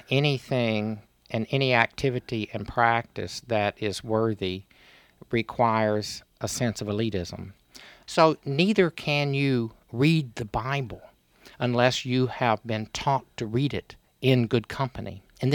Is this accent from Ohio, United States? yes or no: no; Texas, United States; My story was absolutely given to me. I'm a Texan. I don't get to choose that.